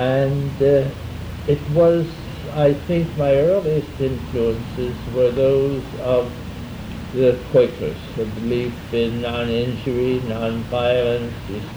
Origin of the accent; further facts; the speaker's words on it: Winchester, Pennsylvania, United States; Well, I was born in Winchester, Pennsylvania, which is southeast of Philadelphia by 20 miles. I was reared by my grandmother and grandfather